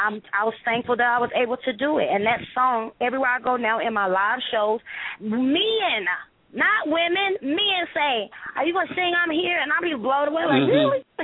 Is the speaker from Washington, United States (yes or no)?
no; High Point, North Carolina, United States; and growing up in High Point, North Carolina, we don't get many shows to come through